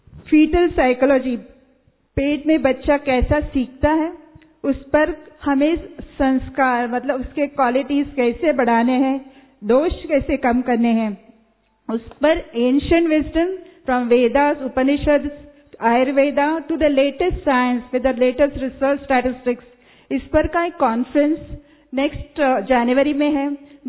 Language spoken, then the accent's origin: Hindi; Maharashtra, India; मैं महाराष्ट्र से आई हूँ।